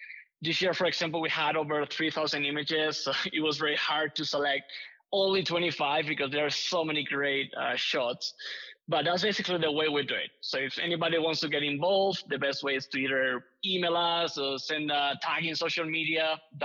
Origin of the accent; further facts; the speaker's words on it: Spain; English is a second language; now in United States; I'm a professional landscape and astrophotographer. I'm original from Spain. That's what you can see here, just accent. But I've been based in the U.S. over the last years